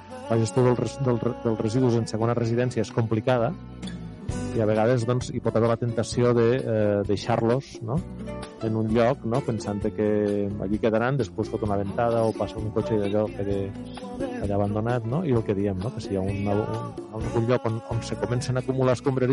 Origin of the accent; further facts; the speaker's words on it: Rialp, Catalonia, Spain; Jo soc de Rialp i conec la zona.